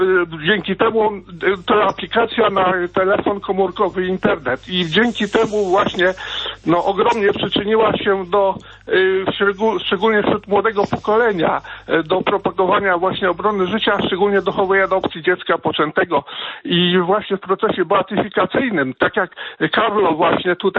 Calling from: Warsaw, Masovian Voivodeship, Poland; z Warszawy

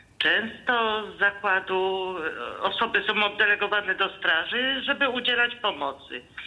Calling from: Muszyna, Lesser Poland, Poland; z Muszowej.

